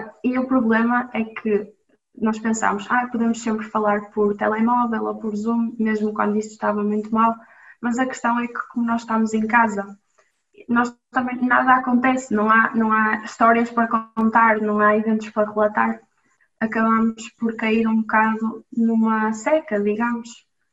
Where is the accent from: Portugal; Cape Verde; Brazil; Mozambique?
Portugal; Braga; eu sou de Braga, não é?